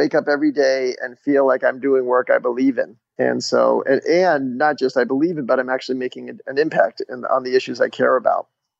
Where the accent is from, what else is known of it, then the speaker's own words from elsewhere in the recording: Wellesley, Massachusetts, United States; We lived not too far from a golf course when I was growing up in Wellesley, Massachusetts, and I would find all the stray golf balls and sell them back to the golfers.